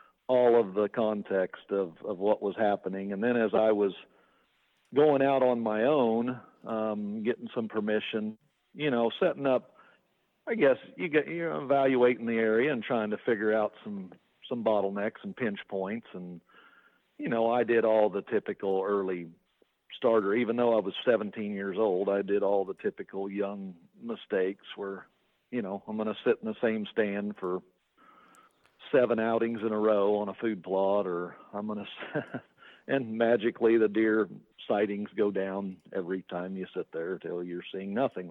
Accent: Kansas, United States; And in Kansas, so I grew up in Kansas, and you couldn't rifle hunt and bow hunt.

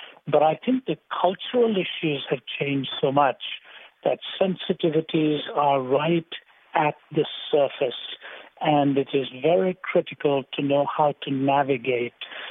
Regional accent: Delhi, India; moved away as an adult; also born or lived in Chennai / Canada; I was born and raised in India. I was born in the southern city of Chennai, raised in the city of Delhi. And when I was 20, my father moved my older brother and me to Canada, where I lived for about 10 years.

